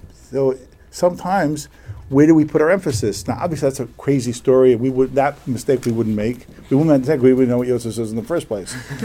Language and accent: English; New York City, New York, United States; I grew up in Borough Park, and the shul I was in said every Yotzeris.